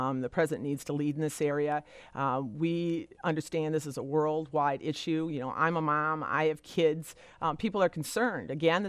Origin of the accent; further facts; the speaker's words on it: Byron Center, Michigan, United States; You know, I'm from Byron Center. We have a great school system there.